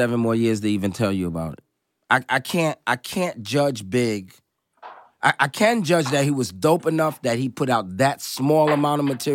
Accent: New York, United States; Like, you're talking to, you know, and I'm a New Yorker, but I'm beating him up.

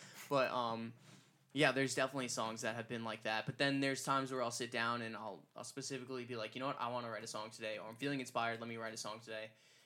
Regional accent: Long Island, New York, United States; I explained that we're also from Long Island, so it was like kind of like that connection that we had.

